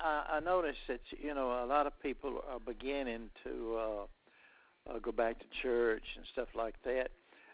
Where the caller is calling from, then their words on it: Alabama, United States; And I'm calling from Alabama, and I understand that I believe it's the 9th of the month that our governor may leave it up to the individual.